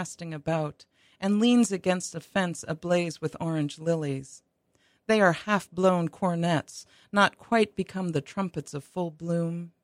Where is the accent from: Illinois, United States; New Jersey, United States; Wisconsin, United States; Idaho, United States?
New Jersey, United States; I grew up in New Jersey, and we went into New York quite often to see my grandparents.